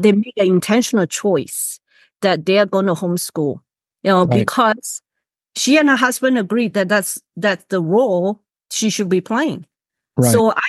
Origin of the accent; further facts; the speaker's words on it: Singapore; possibly because I came from Singapore and I always grew up with the understanding that, well, we don't have natural resources. We are a small, tiny country.